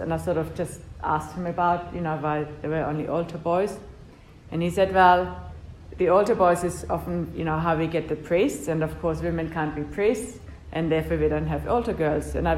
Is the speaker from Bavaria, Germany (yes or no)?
yes; Munich, Bavaria, Germany; So I grew up in Munich, and I was a Catholic altar girl.